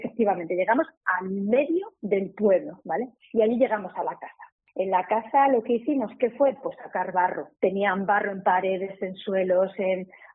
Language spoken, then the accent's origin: Spanish; Valladolid, Castile and León, Spain; mire, somos de Valladolid